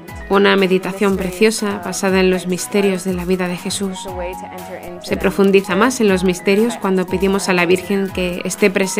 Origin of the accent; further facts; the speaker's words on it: Blaine, Minnesota, United States; Spanish is a second language; now in Derry, United Kingdom; soy de Blaine, Minnesota. Ahora estoy viviendo en Derry, en el norte de Irlanda.